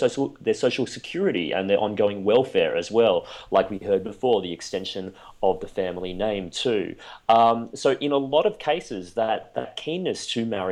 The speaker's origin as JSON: {"language": "English", "country": "Australia", "tie": "born there", "said": "Coming from a Chinese background myself, so my parents are Hong Kong Cantonese in background, although I was born in Australia"}